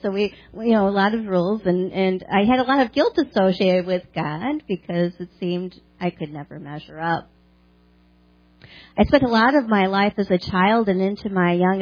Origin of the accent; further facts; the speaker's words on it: Hinsdale, Illinois, United States; born there; So here we go. I was born in Hinsdale, Illinois. My parents are believers.